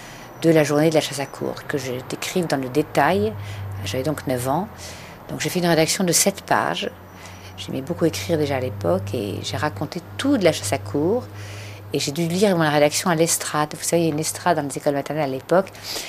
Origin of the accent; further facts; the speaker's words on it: Grand Est, France; J'ai grandi en Champagne, ce qui me fait dire souvent que je suis champenoise